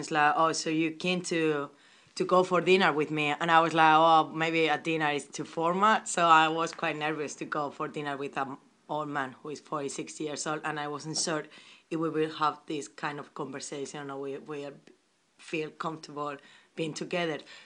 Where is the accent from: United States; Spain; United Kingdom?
Spain; I'm from Spain. I'm 24 years old.